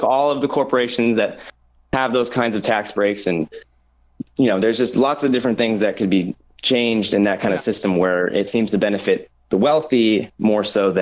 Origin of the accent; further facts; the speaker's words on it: Arizona, United States; I'm from Arizona.